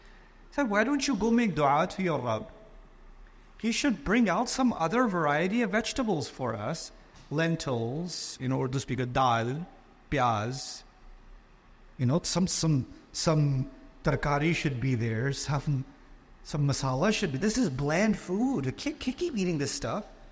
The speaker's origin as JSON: {"language": "English", "country": "Pakistan", "said": "Let me tell you something interesting about where I come from. I'm originally from Pakistan."}